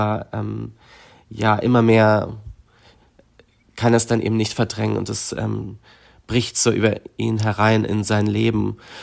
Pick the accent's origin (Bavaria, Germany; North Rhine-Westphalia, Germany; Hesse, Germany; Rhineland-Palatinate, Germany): Bavaria, Germany; accent: Bavarian; weil das Bayern ist halt mein Heimatort, da bin ich aufgewachsen. Ich spreche den Dialekt auch und ich habe da einfach nochmal einen stärkeren persönlichen Bezug dazu.